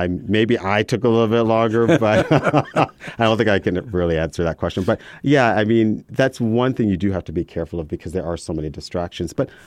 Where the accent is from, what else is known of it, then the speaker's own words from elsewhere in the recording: Canada; I'm Canadian. And I did my undergraduate degree at the University of Toronto.